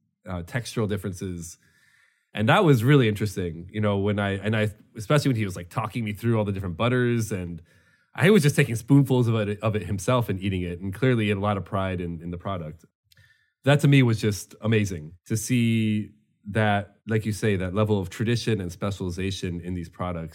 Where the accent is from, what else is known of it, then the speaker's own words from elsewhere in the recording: United States; And I had never done this before because I'm an American, you know